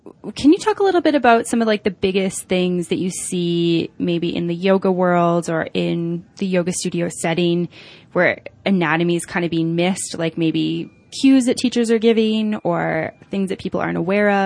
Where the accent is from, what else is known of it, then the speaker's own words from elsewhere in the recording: Alberta, Canada; there's actually a physio clinic in my hometown in Alberta